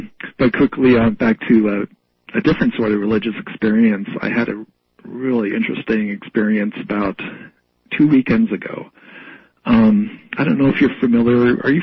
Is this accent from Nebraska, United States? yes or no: yes; Omaha, Nebraska, United States; also born or lived in Philadelphia; Well, you know, I was born in Philly, and then I lived in Omaha for a while, went to high school there, and then I went to college. That's what brought me out to Colorado.